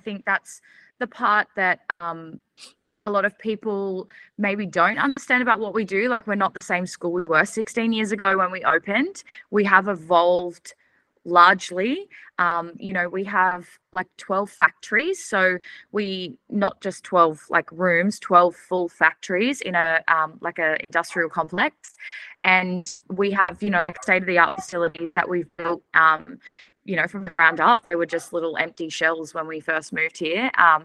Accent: Gold Coast, Queensland, Australia; I am from the Gold Coast and I'm the director of Dynamite Studios

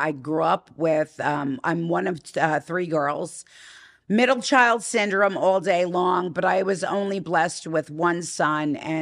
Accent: New York, United States; I'm from the East Coast. I'm from New York.

